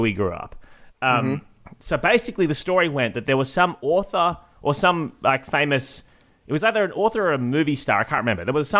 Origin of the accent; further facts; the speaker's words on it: Illawong, New South Wales, Australia; I've just found out about a castle in my hometown of Illawong.